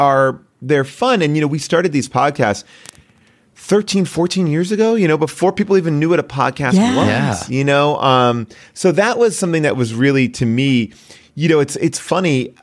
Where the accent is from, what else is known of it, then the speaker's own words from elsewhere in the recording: New York, United States; I grew up in the East Coast in New York.